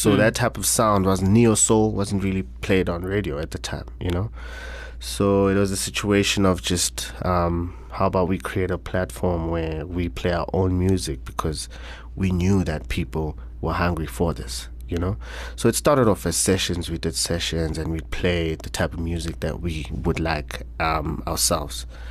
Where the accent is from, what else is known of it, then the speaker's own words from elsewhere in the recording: Soweto, Gauteng, South Africa; man, is just a normal kid from the hood, born and raised in Soweto, Orlando West, to be specific. Spent most of my life there.